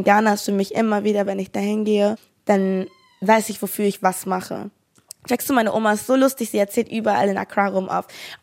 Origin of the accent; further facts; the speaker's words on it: Hamburg, Germany; born there; Und mein Opa kommt aber aus England. So, it's a whole circle. Aber ich bin dann geboren in Hamburg, so.